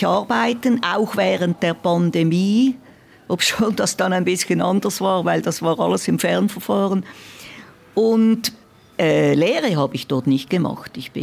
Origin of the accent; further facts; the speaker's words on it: Zurich, Switzerland; moved away as an adult; also born or lived in Bern; ich bin ja Zürcherin, die dann mit 27 Jahren nach Bern ausgewandert ist und Berner Politikerin geworden bin. Ist alles ein bisschen eigenartig, aber so ist es halt. Und jetzt wohne ich ja wieder in Zürich seit 6 Jahren.